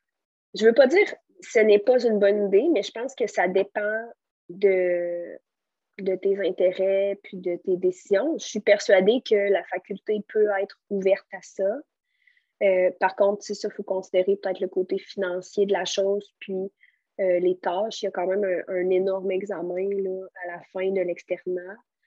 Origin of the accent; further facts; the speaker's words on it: Quebec City, Quebec, Canada; Nous, on est de Québec les deux. Puis toute notre famille est à Québec.